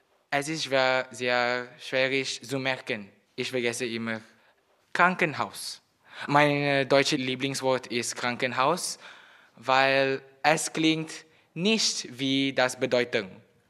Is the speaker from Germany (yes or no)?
no; Malaysia; German is a second language; Ich komme aus Malaysia. Mein Geburtsjahr ist 2001. Ich bin 16 Jahre alt.